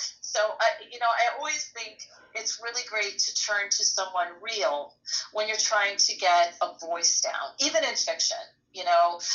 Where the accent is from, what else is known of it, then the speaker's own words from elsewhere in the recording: Chicago, Illinois, United States; I knew she was not me. I grew up in Chicago.